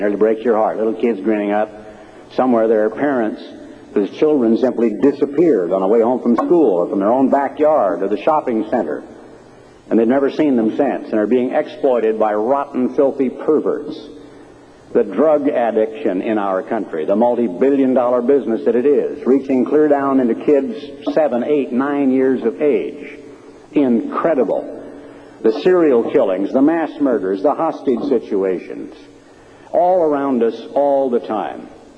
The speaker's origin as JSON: {"language": "English", "region": "Oregon", "country": "United States", "tie": "born or raised there", "said": "I'm an Oregonian. I grew up in Oregon during World War II, when for a time it looked like the United States might not survive."}